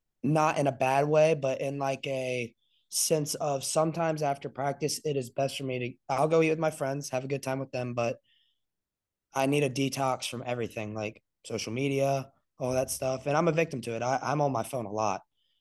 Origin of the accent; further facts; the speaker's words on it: the South, United States; For me, it was more so like, I'm from the South. Arizona State was a complete culture shock.